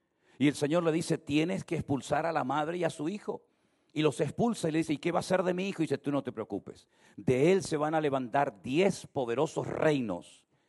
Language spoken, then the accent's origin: Spanish; Caracas, Capital District, Venezuela; Yo nací en Caracas, Venezuela, hace 64 años atrás. Y Venezuela, cuando yo viví mis 10 primeros años de mi vida, era los Estados Unidos hablando en español.